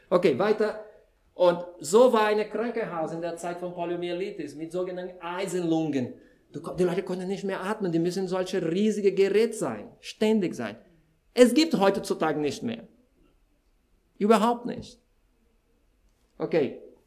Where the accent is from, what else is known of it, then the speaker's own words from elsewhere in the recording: Brazil; German is a second language; Ich bin in Anfang 70er geboren in Brasilien.